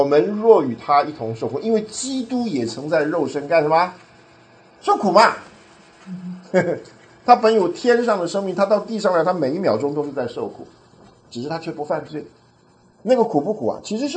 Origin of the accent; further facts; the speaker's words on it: China; 我们中国人会背书，我们都有两种背吧，一种叫做死背，对不对？